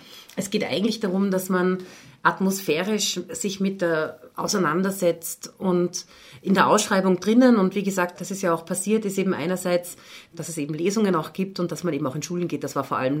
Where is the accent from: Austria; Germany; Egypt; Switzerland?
Austria; Upper Austria; Ich bin ja in Oberösterreich aufgewachsen